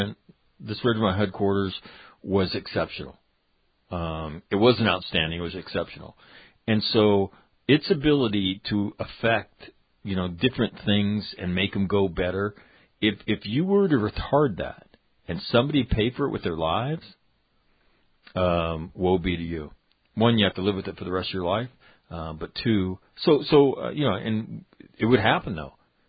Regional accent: Toledo, Ohio, United States; Like, I'm from Toledo, Ohio.

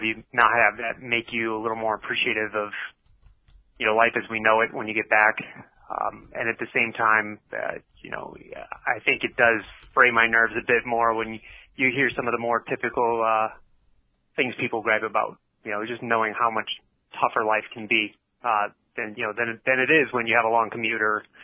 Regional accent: Massachusetts, United States; now in Washington, United States; I grew up in Massachusetts. I moved down to Washington in about 2006.

